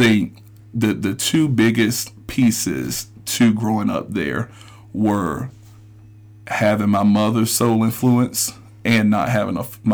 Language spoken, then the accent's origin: English; Union, South Carolina, United States; So very small town, and the city is even smaller, right? And so I grew up right in the heart